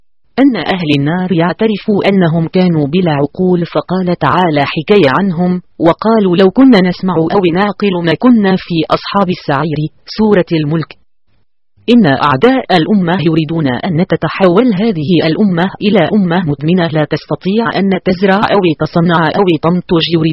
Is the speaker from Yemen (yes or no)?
no; Egypt; بل إن عندنا في مصر أمثال تحرض علي شرب المخدرات